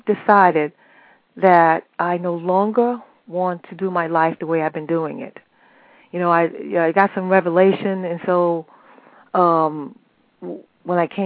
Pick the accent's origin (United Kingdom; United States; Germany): United States; New York City, New York; born there; In terms of, I was born here in New York City.